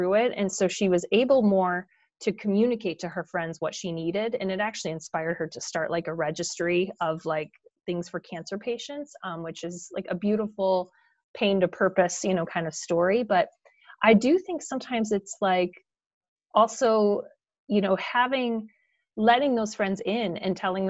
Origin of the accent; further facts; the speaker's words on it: Michigan, United States; And I grew up in Michigan